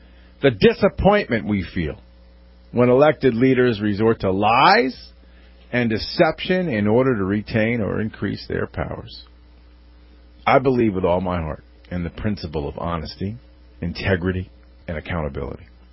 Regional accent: Connecticut, United States; I'm broadcasting currently from the state-of-the-art, full-power radio studio in my home state of the, well, almost communist state of Connecticut.

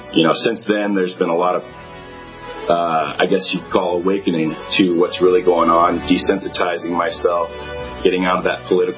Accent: Washington, United States; I've born and raised in Washington. I have a very great good family.

